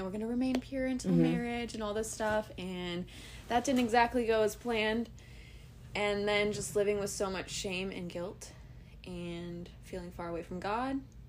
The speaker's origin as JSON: {"language": "English", "town": "Columbus", "region": "Ohio", "country": "United States", "tie": "born or raised there", "said": "We are from Columbus, Ohio."}